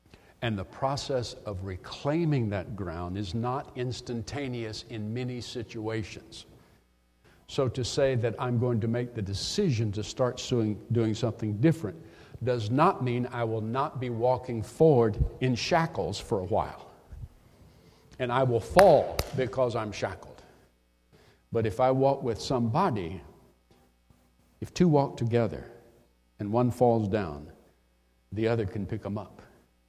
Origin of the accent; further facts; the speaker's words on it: Mobile, Alabama, United States; I grew up in the South, Mobile, Alabama. You can go a little bit farther and you're in the Gulf of Mexico. So that's pretty south.